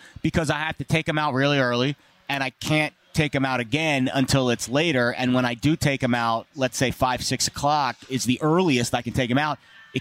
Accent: East Coast, United States; I grew up on the East Coast. 80 degrees on the East Coast.

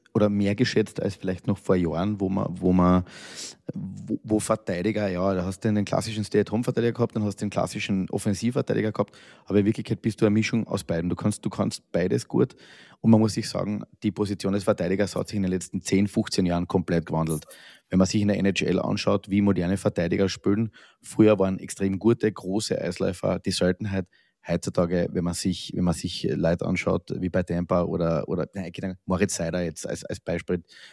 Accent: Austria; Ein Spieler wie die wünscht sich jede österreichische Mannschaft, vor allem als Österreicher.

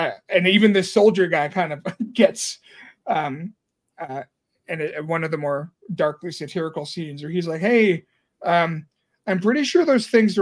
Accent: United States; And again, as an American, just seeing the bodies fall through the sky again

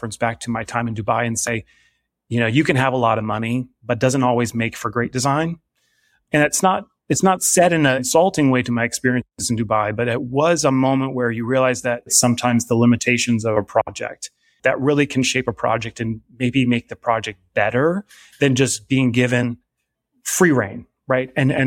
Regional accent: Wasilla, Alaska, United States; I was a product of Wasilla, Alaska, and spent a good majority of my adolescent growing up in Alaska in a state that, you know, it's pretty cold there

